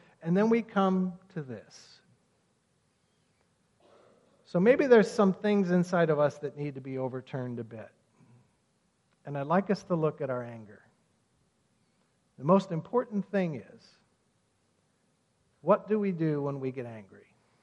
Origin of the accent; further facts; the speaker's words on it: Jerusalem, Jerusalem District, Israel; My home is Jerusalem. This is what I always answer when my tour groups ask me where I'm from. I was born on the Mount of Olives, and I have lived in Jerusalem all my life.